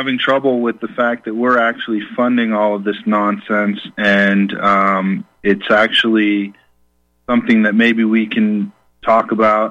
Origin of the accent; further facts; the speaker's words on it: Boston, Massachusetts, United States; I'm from South Boston. Maybe it's time to throw some stuff into the bay.